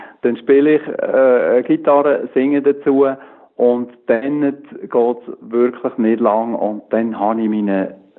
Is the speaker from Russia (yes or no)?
no; Switzerland; first language Swiss German; German is a second language; ich bin deutsch sprechend, auch wenn Hochdeutsch nicht jetzt 1:1 meine Muttersprache ist.